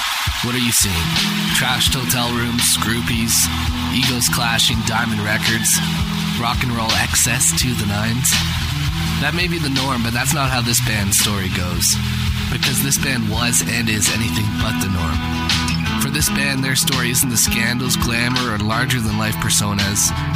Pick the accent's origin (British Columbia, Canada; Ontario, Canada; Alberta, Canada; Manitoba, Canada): Ontario, Canada; Kingston; born there; I was born in Kingston, Ontario